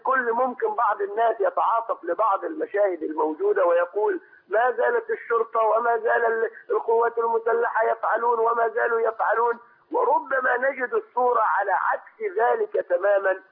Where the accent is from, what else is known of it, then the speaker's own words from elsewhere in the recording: Suez, Suez Governorate, Egypt; بعلق على النتيجة اللي حدثت عندنا في السويس في الانتخابات